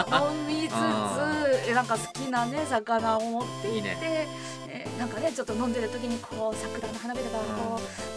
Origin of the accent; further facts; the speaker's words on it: Mito, Ibaraki, Japan; うちの地元の水戸のところに桜川ってところがあるんですけど